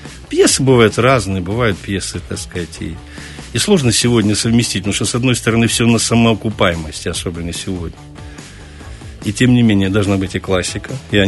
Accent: Odesa, Odesa Oblast, Ukraine; Может быть, это Одессу мне напоминает, я сам одессит

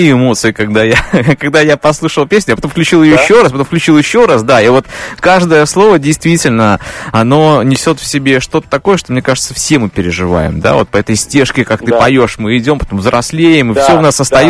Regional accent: Gomel, Gomel Region, Belarus; Ты из Жодина, а я из Гомеля, и вот тоже дворы

